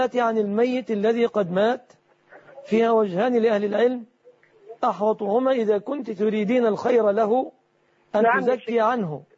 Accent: Egypt

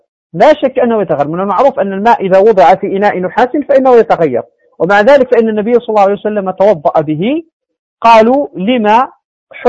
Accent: Morocco; كحالة هذه الحمة المشهورة عندنا في المغرب

